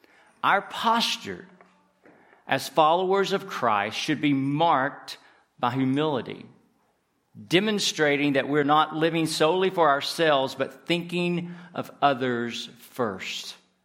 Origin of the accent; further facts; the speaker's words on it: Tennessee, United States; accent: Southern; you probably can tell from my accent. So I'm from the South, and mostly proud of it, from being East Tennessee and in the mountains.